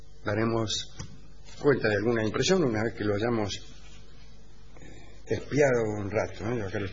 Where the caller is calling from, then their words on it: Santa Rosa, La Pampa, Argentina; de Santa Rosa, La Pampa.